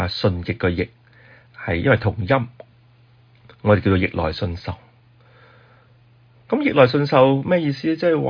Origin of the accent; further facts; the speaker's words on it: Guangdong, China; 我哋广东人有句说话就系煮到嚟先至食。